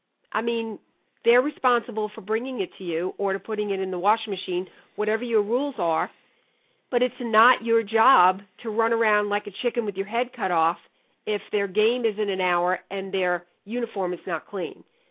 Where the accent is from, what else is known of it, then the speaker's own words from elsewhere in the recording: New York, United States; When I grew up in New York, you got your license when you were 17, okay?